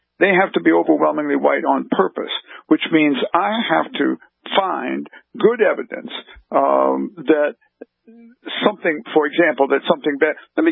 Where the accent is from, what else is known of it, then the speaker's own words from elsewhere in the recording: Decatur, Illinois, United States; I grew up in Decatur, Illinois, which is an industrial city about 120 miles northeast of Ferguson and northeast of St. Louis.